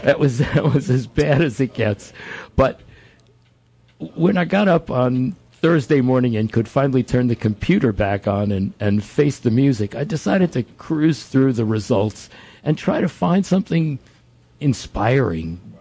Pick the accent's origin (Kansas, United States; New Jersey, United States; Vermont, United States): New Jersey, United States; now in Nelson County, United States; spent most of my 41 years here in Virginia. I'm quite sure that everybody can recognize this isn't a Virginia accent. I was born and bred in New Jersey, but...